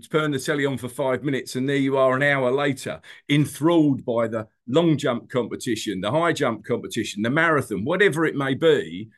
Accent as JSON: {"language": "English", "region": "England", "country": "United Kingdom", "said": "I think being an Englishman, it's we always live in hope"}